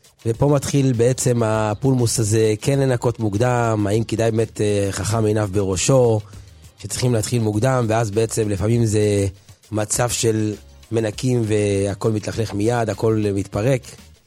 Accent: Jerusalem, Jerusalem District, Israel; מהשכונה שאני גרתי בה, בבתי הונגרים, גדלתי שם. שם, במאה שערים

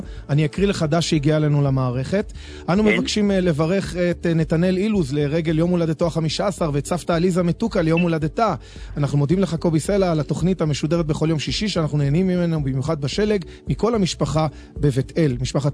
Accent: Jerusalem, Jerusalem District, Israel; אנחנו הירושלמים

